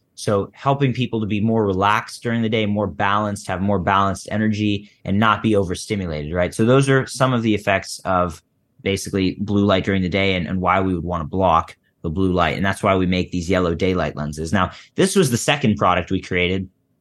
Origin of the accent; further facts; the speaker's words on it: Philadelphia, Pennsylvania, United States; I grew up in Philly.